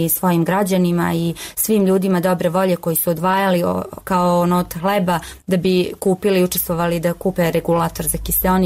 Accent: Novi Pazar, Raška District, Serbia; kod nas u Novom Pazaru kaže se koliko ti je nafake

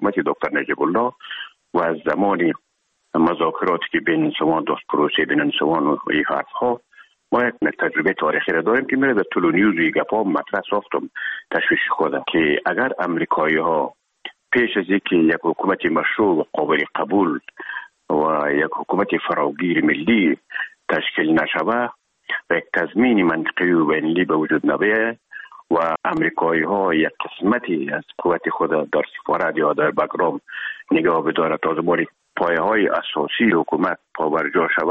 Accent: Herat, Afghanistan; خودمان از هرات که آمدیم به اکادمی نظامی

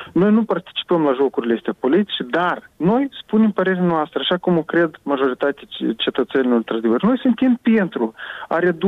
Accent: Moldova; un război este pus anume pentru a dispărea noi ca neam, ca moldoveni.

